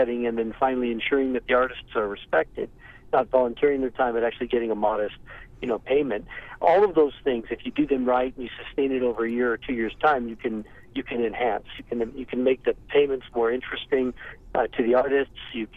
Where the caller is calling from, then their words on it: Nevada, United States; I'm in Nevada right now, and I'm calling in from Nevada